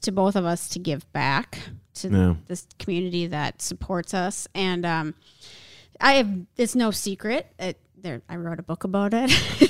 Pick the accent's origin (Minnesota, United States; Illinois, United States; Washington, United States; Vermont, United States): Minnesota, United States; I mean, like obviously we're both from Minnesota